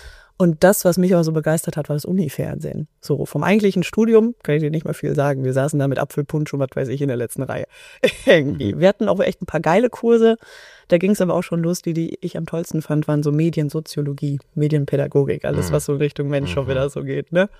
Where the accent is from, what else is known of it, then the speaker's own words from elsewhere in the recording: North Rhine-Westphalia, Germany; Und ich komme aus der Ecke, aus NRW und die nächste große Stadt ist Siegen.